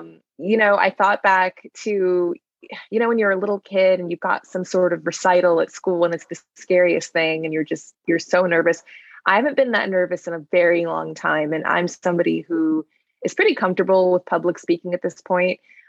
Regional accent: Atlanta, Georgia, United States; now in Little Rock, United States; I'm born and raised in Atlanta, Georgia, even though I now live in Little Rock, Arkansas, and really have spent about half my life in Little Rock, Arkansas, but born and raised in Atlanta, that's where I grew up.

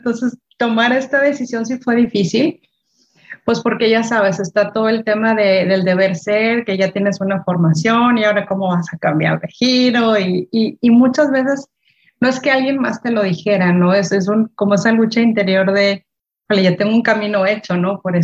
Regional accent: Mexico; Yo soy de México, entonces en la parte del sur empecé por ahí el voluntariado y luego ya me fui a Perú y otras partes de América.

